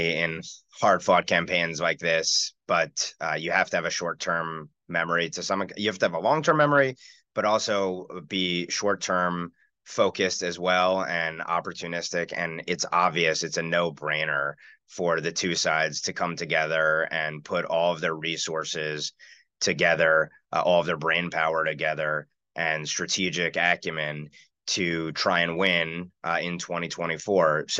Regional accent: New Jersey, United States; if then you have Trump running as a New Jersey representative, my home state, which would make probably many New Jerseyans aghast.

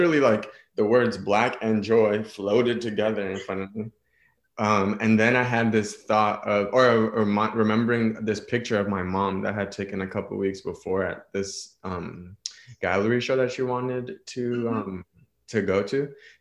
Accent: New York City, New York, United States; I'm from New York City, uptown specifically, the Bronx.

